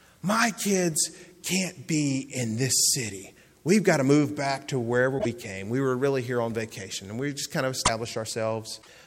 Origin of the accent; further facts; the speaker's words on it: Alabama, United States; I'm from Alabama. Great place.